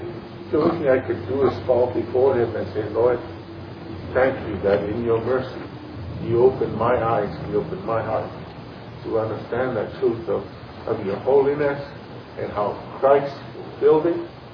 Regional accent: Samoa; born there; moved away; I was born in the Samoan Islands.

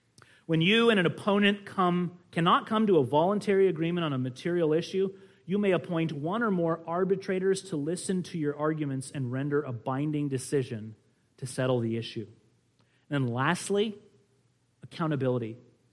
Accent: United States; I think the American Revolution, of course, as an American, right?

